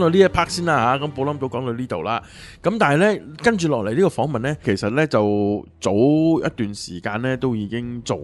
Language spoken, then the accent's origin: Cantonese; China; 话晒我哋都系中国人。